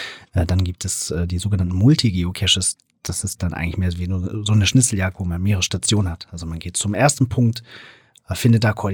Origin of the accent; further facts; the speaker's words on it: Thuringia, Germany; Ich komme aus Thüringen